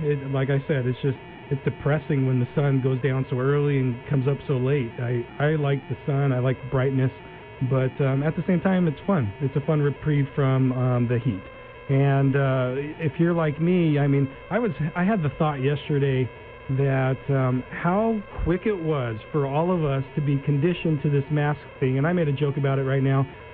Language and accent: English; Willcox, Arizona, United States; I didn't grow up in Yuma. I grew up in Wilcox, which is on the other side of the state.